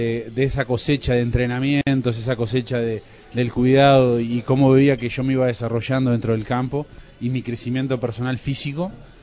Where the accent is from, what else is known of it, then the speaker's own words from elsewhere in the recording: Montevideo, Uruguay; lo que fue mis inicios fueron raros porque me fui de Montevideo al interior, fue al revés, ¿no? En vez de venir del interior a Montevideo